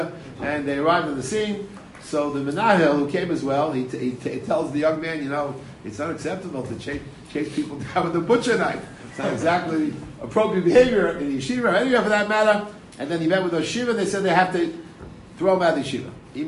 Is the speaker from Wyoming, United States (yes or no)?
no; Bronx, New York, United States; we lived in an area of the Bronx which was not so ay-ay-ay. That is Fort Apache.